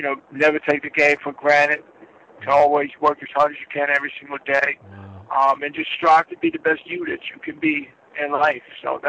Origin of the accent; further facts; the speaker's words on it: Dix Hills, New York, United States; Yeah, I grew up in Dix Hills, New York, right out in Long Island